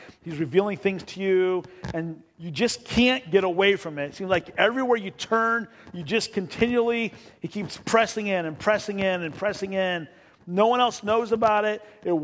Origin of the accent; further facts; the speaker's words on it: Midwest, United States; I grew up in the Midwest, and I always thought it was hot here with the humidity. And then when we moved to Kansas for 6 years